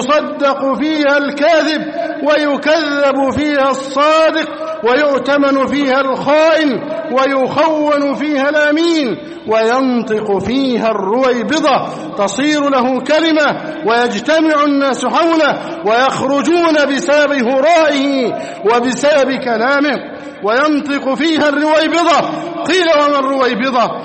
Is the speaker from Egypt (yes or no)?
yes; Egypt; اللهم احفظ بلدنا مصر أمنا أمانا